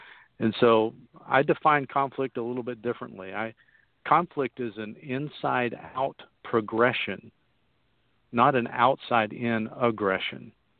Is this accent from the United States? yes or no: yes; Oklahoma City, Oklahoma, United States; moved away as an adult; now in Texas, United States; I am originally from Oklahoma City. I don't tell too many Texans